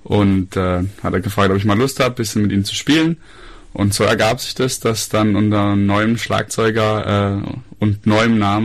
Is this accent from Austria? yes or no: no; Bühl, Baden-Württemberg, Germany; ich komme ursprünglich aus Bühl.